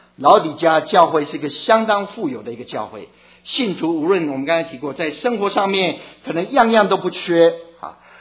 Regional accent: China; 我们都中国人喜欢喝热牛奶，温牛奶

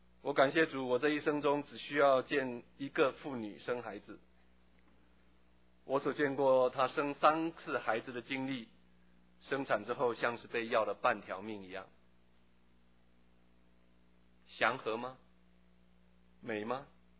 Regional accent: China

